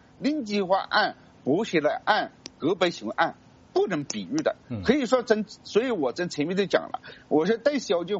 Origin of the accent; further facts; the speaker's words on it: China; 其实我们中国人也没几个不是草根人物，对吧？